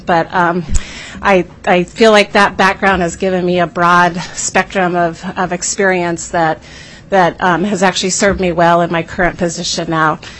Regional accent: Douglas, Alaska, United States; I grew up in Douglas, and I live right now about a quarter of a mile from where I grew up, and it's a great place to grow up in Juneau and Douglas.

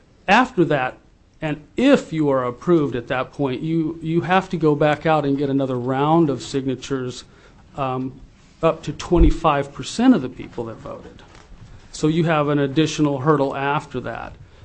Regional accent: Wasilla, Alaska, United States; I'm from Wasilla area

